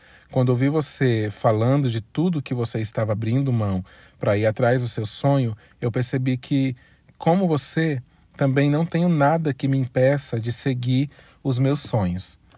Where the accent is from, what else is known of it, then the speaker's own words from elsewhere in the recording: Rio de Janeiro, Brazil; tenho 27 anos e sou do Rio.